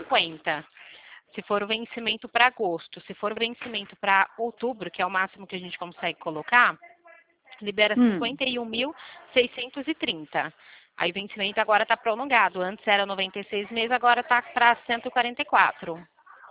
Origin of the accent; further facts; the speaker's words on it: Limeira, São Paulo, Brazil; sou daqui de Limeira.